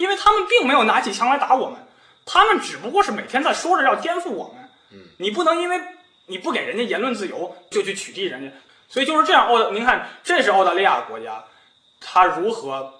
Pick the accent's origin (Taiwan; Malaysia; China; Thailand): China; 我一想作为中国人不能不知道6.4的背景